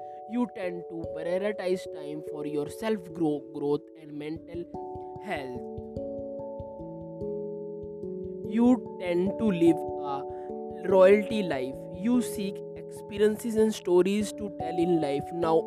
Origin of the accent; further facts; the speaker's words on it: India; English is a second language; By the way … I am from India.